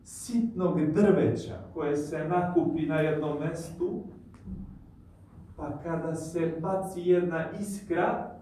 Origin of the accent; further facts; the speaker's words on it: Bosnia & Herzegovina; Ali ako pogledamo puteve dole kod nas, u Bosni, ako bi svako učinio taj jedan sitni detalj, pa ne bi bilo prljavštine na putu